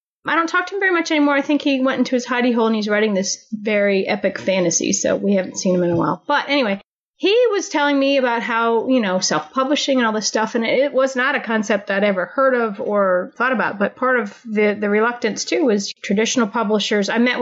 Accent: Maryland, United States; also born or lived in East Coast; I grew up in Maryland and went to school. I've lived all up and down the East Coast.

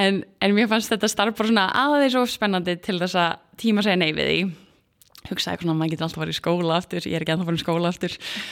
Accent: Akranes, Western Region, Iceland; moved away as an adult; ég fætt og uppalinn á Akranesi, var þar alla mína grunn- og framhaldsskólagöngu, var í FFA upp á Skaga

